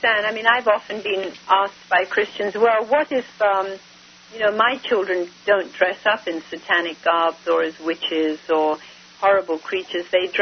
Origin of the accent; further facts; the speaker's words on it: India; where I was born and raised in India